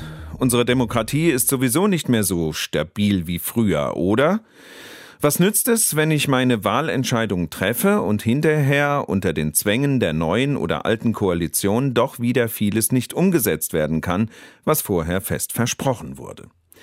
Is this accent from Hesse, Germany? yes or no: no; Bonn, North Rhine-Westphalia, Germany; Was nützt es, wenn ich in meiner Heimatstadt Bonn kein Parkticket ziehe